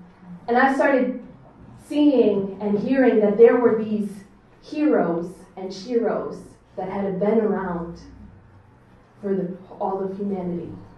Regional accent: Detroit, Michigan, United States; I'm from Detroit, also. … that made me think that I missed out on Detroit summer.

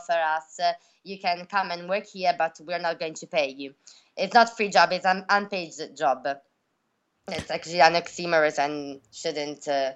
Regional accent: Piacenza, Emilia-Romagna, Italy; Here in Bologna, I'm from Piacenza, that is another city. So I live here in Bologna as a student

